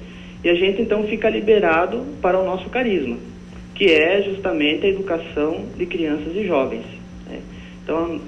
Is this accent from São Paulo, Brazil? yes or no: no; Santa Catarina, Brazil; now in Dourados, Brazil; eu sou natural de Santa Catarina, certo?